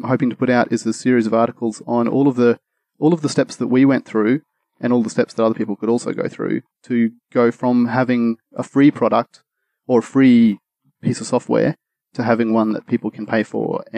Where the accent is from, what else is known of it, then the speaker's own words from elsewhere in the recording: Australia; I'm an Aussie.